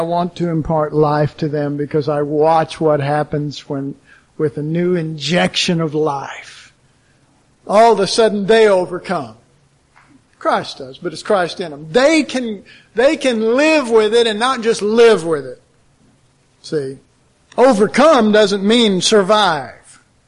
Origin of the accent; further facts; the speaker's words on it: Dallas, Texas, United States; maybe you didn't realize this, but I came from Oak Cliff.